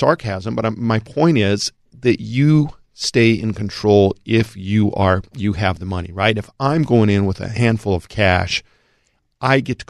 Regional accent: Colorado, United States; I grew up in the San Luis Valley and we had a lot of snow, but it was a dry snow.

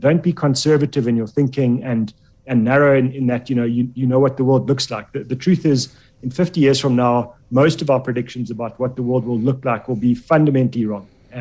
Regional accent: South Africa; So, you know, as a South African, you put your money in America thinking you've done a great job for your future generations.

